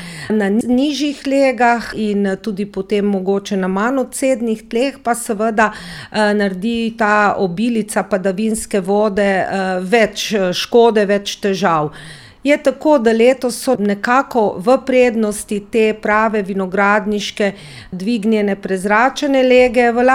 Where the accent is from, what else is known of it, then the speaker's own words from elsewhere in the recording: Slovenian Littoral, Slovenia; no zdaj smo pa Primorci, bom rekla, s našimi 6300 hektari vinogradov največji.